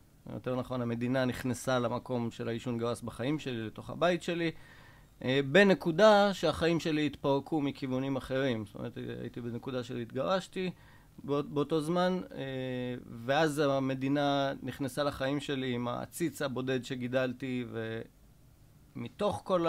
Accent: Safed, Northern District, Israel; born there; אני נולדתי בצפת, בא מבית חרדי, סביבות גיל 15 ביצעתי את ההתנתקות הסופית מהעולם החרדי ומהמשפחה ועברתי להיות עצמאי

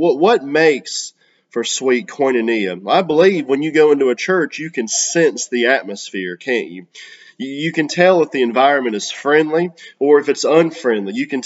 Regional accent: Charlotte, North Carolina, United States; I am from Charlotte, North Carolina, originally, and I do believe Charlotte is the South, y'all.

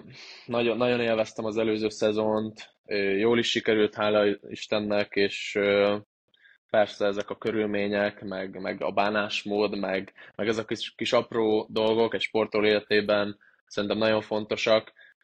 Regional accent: Hódmezővásárhely, Csongrád-Csanád, Hungary; én ugye Hódmezővásárhelyen nevelkedtem, a Hódmezővásári vagyok

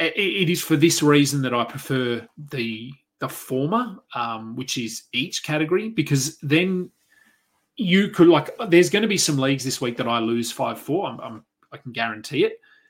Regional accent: Australia; As an Aussie, good to see him out there playing 16 minutes.

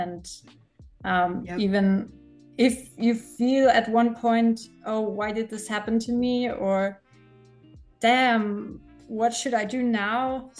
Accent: eastern Germany, Germany; we're from Germany, from Eastern Germany. So one of the bigger cities in Germany. And we don't live in the city center, so a little bit outside where it's nature and green and kind of peaceful.

